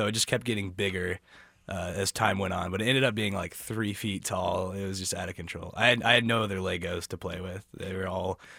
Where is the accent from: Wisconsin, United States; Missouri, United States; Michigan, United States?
Missouri, United States; Kansas City; Yeah, I grew up in Kansas City